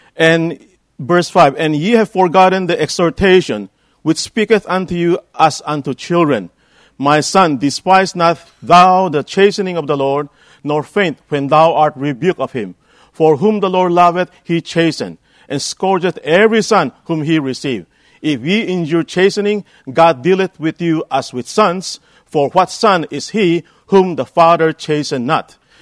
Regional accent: Philippines; When I came from the Philippines, you know, life is very different here.

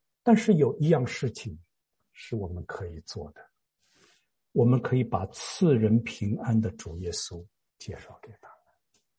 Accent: Shanghai, China; born there; 我老家是山东啊，我生在上海。

